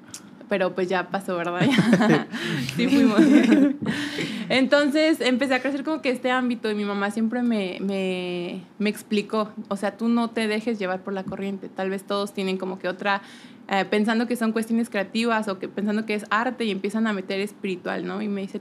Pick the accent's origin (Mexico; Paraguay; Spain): Mexico; Mexico City; yo crecí en Ciudad de México toda mi vida